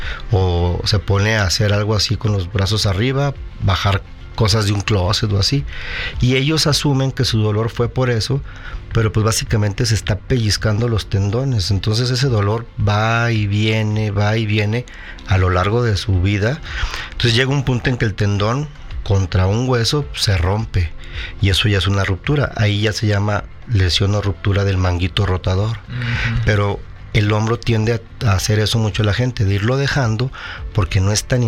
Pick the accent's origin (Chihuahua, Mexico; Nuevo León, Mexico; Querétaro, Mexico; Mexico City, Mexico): Chihuahua, Mexico; now in San Luis Potosí, Mexico; Soy originario de Chihuahua y tengo aquí radicando en San Luis Potosí ya 15 años.